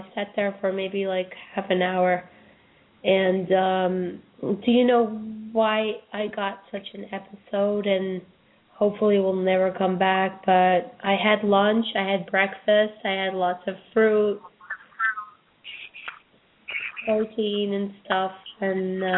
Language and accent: English; New York, United States; I'm from New York.